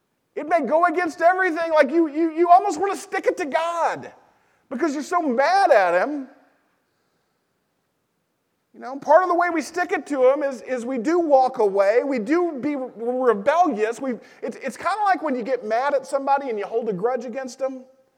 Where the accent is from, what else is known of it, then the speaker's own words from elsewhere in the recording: Arkansas, United States; I grew up in Arkansas, I'm a redneck.